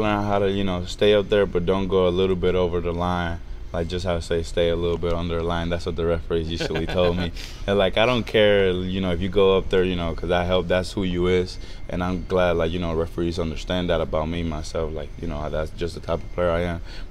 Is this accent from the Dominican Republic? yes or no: yes; Dominican Republic; I come from the Dominican Republic, so, you know, it's a little bit rough out there.